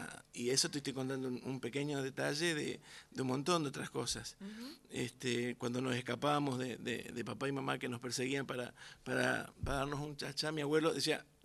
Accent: Buenos Aires, Argentina; Yo siempre digo que yo soy un correntino que nació en Buenos Aires. Así me considero yo.

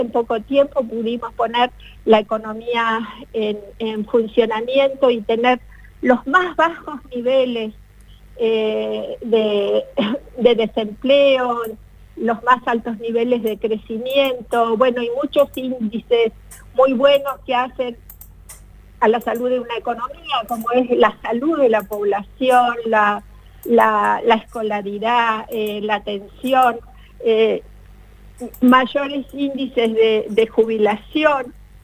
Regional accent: Argentina; no solo somos los argentinos los responsables de esto

